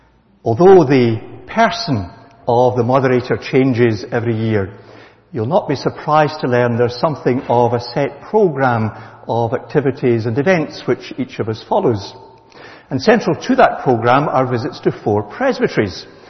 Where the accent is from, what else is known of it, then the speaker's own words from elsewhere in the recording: Kilmarnock, Scotland, United Kingdom; growing up in Kilmarnock, if you'd asked me when I was a youngster what I wanted to be was a professional golfer.